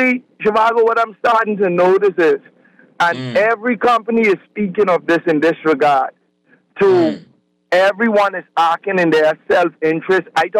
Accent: United States; now in Bahamas; And as an American in the Bahamas, we have created a den of wolves.

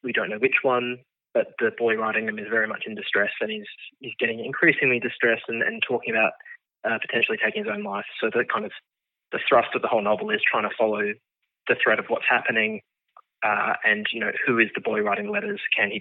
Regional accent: Geraldton, Western Australia, Australia; growing up in Geraldton, Western Australia, which is my hometown.

